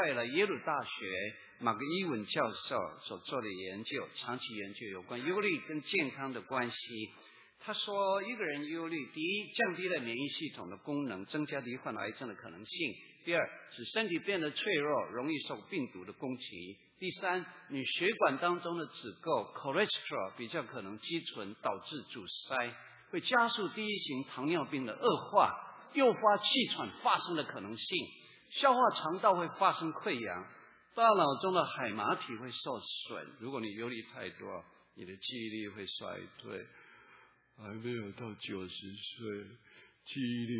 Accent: southern Taiwan, Taiwan; 哎呀，我的故乡那里刚好有日本的军队，也有马

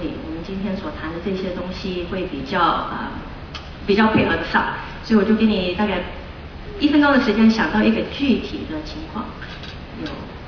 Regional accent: United States; 是因为我在美国出生长大，我爸爸妈妈是移民来的

